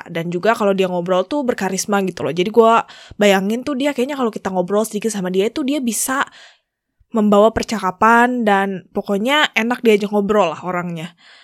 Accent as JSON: {"language": "Indonesian", "town": "Bandung", "region": "West Java", "country": "Indonesia", "said": "Gue nih asalnya dari Bandung, jadi gue bisa relate nih dengan hal ini"}